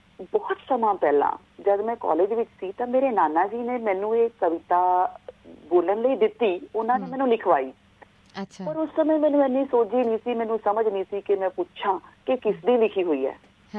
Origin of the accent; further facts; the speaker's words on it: Abohar, Punjab, India; ਮੇਰਾ ਸ਼ਹਿਰ ਜਿਸ ਸ਼ਹਿਰ ਨੂੰ ਮੈਂ ਬਿਲੋਂਗ ਕਰਦੀ ਹਾਂ, ਅਬੋਹਰ ਸ਼ਹਿਰ, ਬੜਾ ਸਾਹਿਤਕ ਲੋਕਾਂ ਦਾ ਸ਼ਹਿਰ ਹੈ।